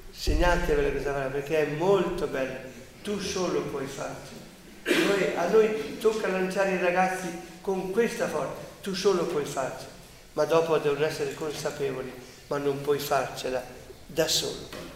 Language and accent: Italian; Denno, Trentino-Alto Adige, Italy; Che hanno fatto i contadini di Denno, del mio paese, davanti a noi?